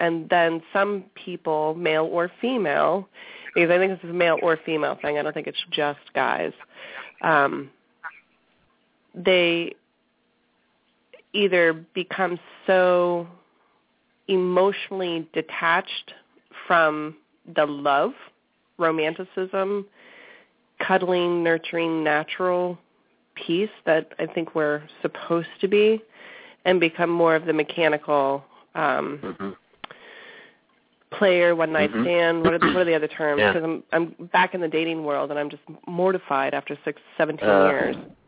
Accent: the South, United States; growing up in the Bible Belt in the South being, you know, the tallest girl and the most outspoken and the strongest

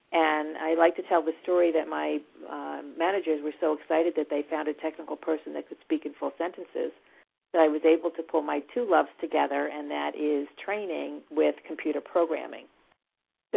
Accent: New York, United States; accent: East Coast; was born and raised in New York, so if you hear this East Coast accent, you'll know where it's coming from.

